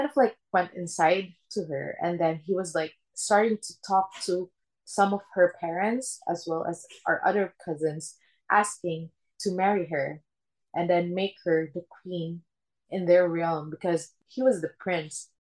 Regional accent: Philippines; Philippines. And there's like a lot of things that happened to me when I was like, when I go back to my hometown, because it's really, really creepy there.

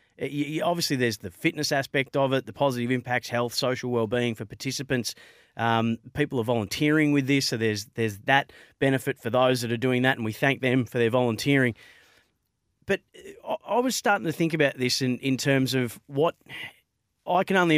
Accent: Bendigo, Victoria, Australia; I grew up in Bendigo. I'm a white kid from Bendigo.

